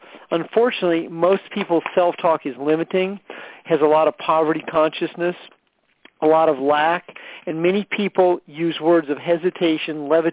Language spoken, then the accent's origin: English; Pleasanton, California, United States; It's about 60 miles from my hometown, Pleasanton, California.